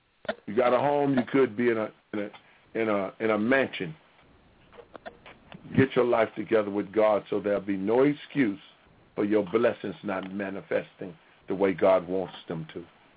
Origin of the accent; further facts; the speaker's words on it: United States; Now, where I come from, whatever I buy belongs to me. That's what the way I was raised and understanding in America